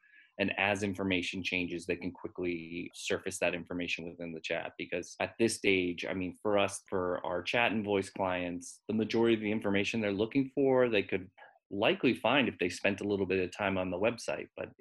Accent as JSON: {"language": "English", "region": "New York", "country": "United States", "said": "I would say, you know, as a New Yorker, if I'm back to work in the fall and I'm taking the subway every day"}